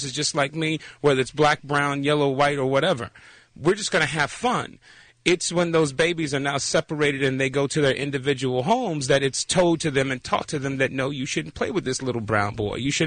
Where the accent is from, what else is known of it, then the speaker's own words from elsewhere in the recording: Compton, California, United States; the life that I lived as a 12-year-old growing up in Compton.